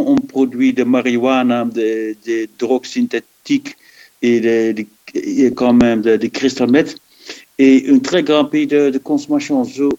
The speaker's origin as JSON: {"language": "French", "country": "Belgium", "said": "Heureusement, on n'a pas ce type de violence chez nous en Belgique."}